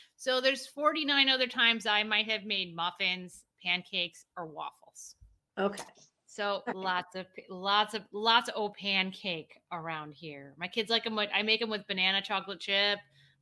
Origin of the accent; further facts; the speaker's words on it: United States; And as an American, I guess I was just so accustomed to like mystery meat on my plate. Like I grew up with minute steaks.